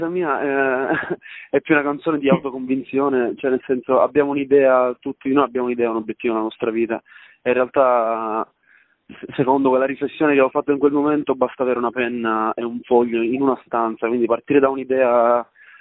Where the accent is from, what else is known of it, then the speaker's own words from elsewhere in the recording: Valderice, Sicily, Italy; now in Tuscany, Italy; Allora, io sono originario di Valderice, in provincia di Trapani, Sicilia.